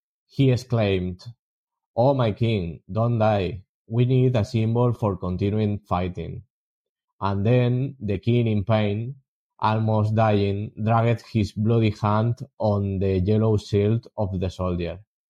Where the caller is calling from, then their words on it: Valencia, Valencian Community, Spain; English is a second language; from Valencia again.